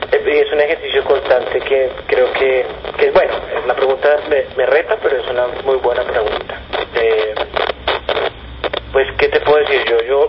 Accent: Bogotá, Colombia; born there; Yo nací en Bogotá y también tengo por ahí un ancestro inglés por el lado chocuano y un ancestro noruego por el lado tumaqueño.

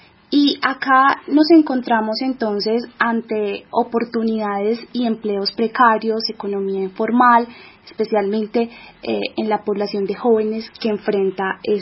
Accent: Colombia; como jóvenes colombianos.

